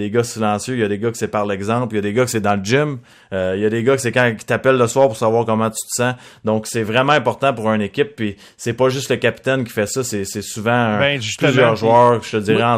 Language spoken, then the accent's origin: French; Quebec, Canada; Tu le sais en tant que Québécois